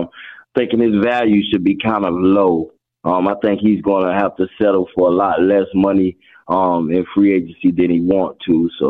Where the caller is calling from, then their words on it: Savannah, Georgia, United States; I'm calling from Savannah, Georgia. I'm probably the biggest Bucks fan here in Savannah, man.